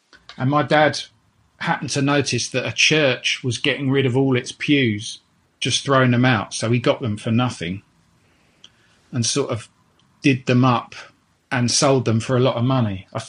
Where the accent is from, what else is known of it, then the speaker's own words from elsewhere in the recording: Bromley, London, United Kingdom; also born or lived in Chiswick; In terms of, yeah, where I spent my childhood, it was actually in Bromley in Kent.